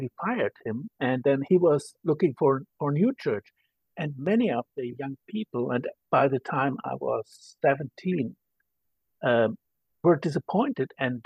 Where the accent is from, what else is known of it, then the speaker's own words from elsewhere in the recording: Germany; accent: German; English is a second language; Well, as you can hear, I'm from Germany. And so I have a German accent, worked on that for about 60 years. I grew up in a Lutheran home, and the traditional Lutheran Christian home.